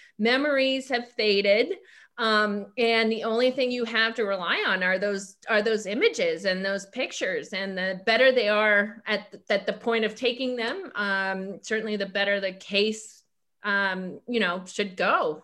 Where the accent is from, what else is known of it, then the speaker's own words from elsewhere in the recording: Canada; I'm from Canada originally